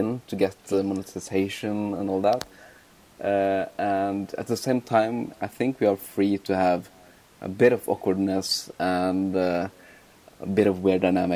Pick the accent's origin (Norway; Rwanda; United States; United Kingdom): Norway; English is a second language; So yeah, you are from the UK, and I am obviously from Norway, I guess. You can hear.